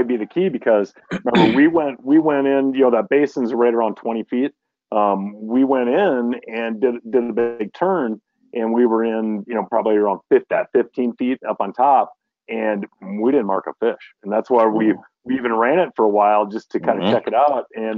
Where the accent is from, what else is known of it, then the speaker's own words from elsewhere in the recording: Minnesota, United States; So I'm thinking of, you know, my home state of Minnesota